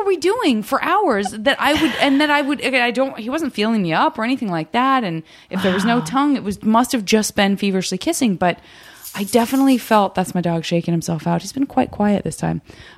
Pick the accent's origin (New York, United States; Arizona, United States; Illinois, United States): Arizona, United States; Tucson; You know, I'm from Tucson, and talk about nothing to do.